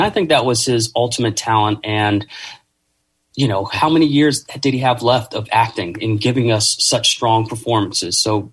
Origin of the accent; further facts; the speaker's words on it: South Carolina, United States; now in Bay Area, United States; Well, for me, it struck a personal chord because I moved to the Bay Area from South Carolina.